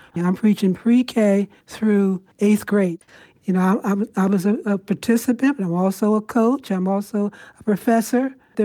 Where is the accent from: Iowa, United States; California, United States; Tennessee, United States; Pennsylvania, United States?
Pennsylvania, United States; Philadelphia; You know, I grew up in Philadelphia, a small black community.